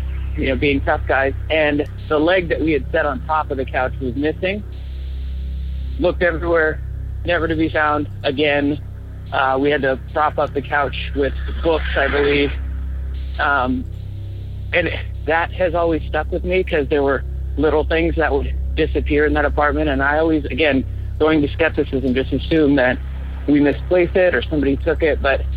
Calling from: Portland, Oregon, United States; I'm calling from Portland, Oregon.

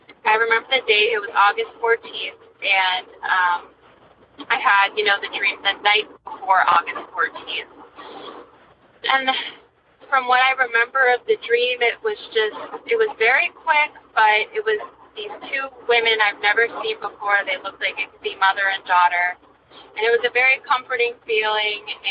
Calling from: New Hampshire, United States; Kelly, I'm calling from New Hampshire.

